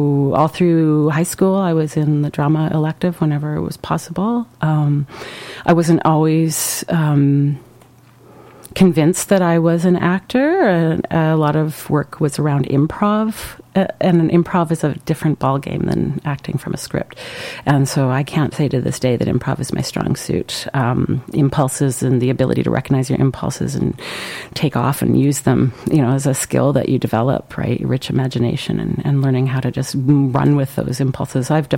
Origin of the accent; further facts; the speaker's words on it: Fort St. John, British Columbia, Canada; now in Vancouver, Canada; I grew up in Fort St. John, and when I showed up in Vancouver, I was very wide-eyed.